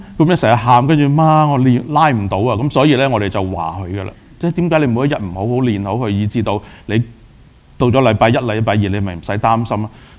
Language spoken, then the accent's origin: Cantonese; Hong Kong; 即係我哋如果從香港嚟咧，就知道啦